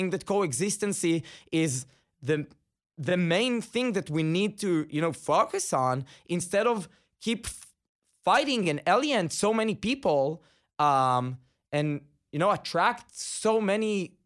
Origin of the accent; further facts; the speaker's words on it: Israel; English is a second language; Automatically, since I'm Israeli and you can't miss it by my accent, they shut me down.